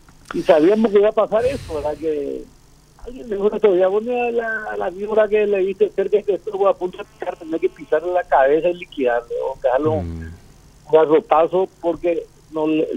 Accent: Paraguay; Yo tengo toda la ilusión como ciudadano paraguayo

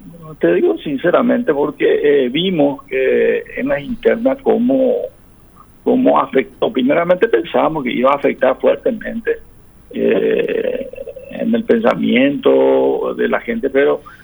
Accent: Paraguay; ¿Para qué somos paraguayos

